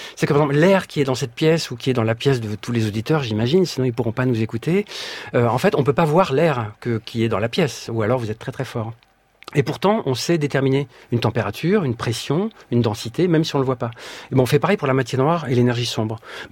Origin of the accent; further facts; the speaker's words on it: France; on passe, on est français, on reste bien dans la nourriture.